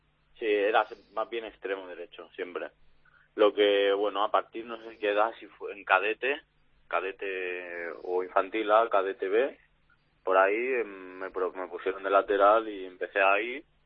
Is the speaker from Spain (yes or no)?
yes; Esparreguera, Catalonia, Spain; yo empecé pues en mi pueblo a jugar a fútbol sala.